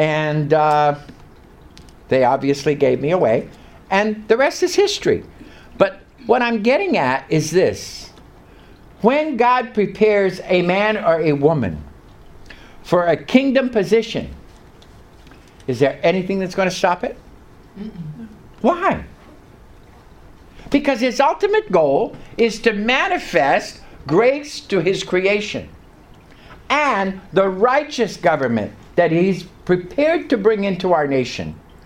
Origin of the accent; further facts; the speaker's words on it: Canada; Because myself, I came from Canada.